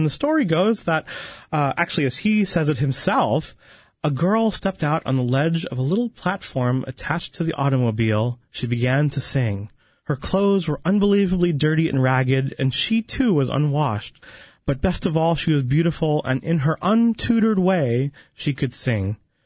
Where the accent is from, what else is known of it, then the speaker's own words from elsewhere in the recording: St. Louis, Missouri, United States; And growing up in Dr. John and Mary's Children's Choir, every Palm Sunday, the Diocesan Children's Choir, or in St. Louis, the St. Louis Archdiocesan Children's Choir, we would sing on Palm Sunday.